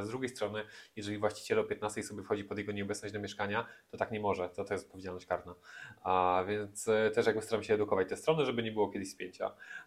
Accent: Kraków, Lesser Poland, Poland; ja jestem Krakusem, więc jakby ja powiedzmy, gdzieś tam powiedzmy, może miałem też lepszy start

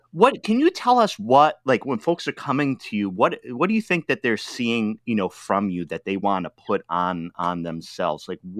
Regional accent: Rhode Island, United States; I'm from Rhode Island

